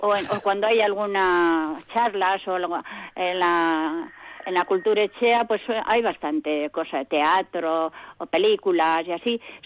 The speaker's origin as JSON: {"language": "Spanish", "town": "Catadiano", "region": "Basque Country", "country": "Spain", "said": "que yo soy de Catadiano y hay menos habitantes que allí, ¿eh?"}